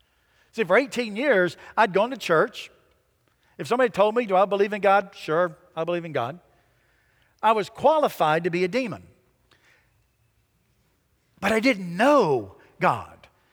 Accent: the South, United States; born there; I was born in the South, so I must be a Christian.

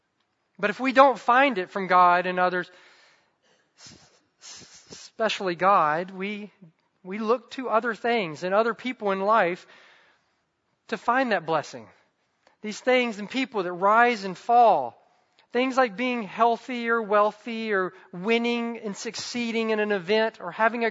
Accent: the South, United States; I grew up in the South.

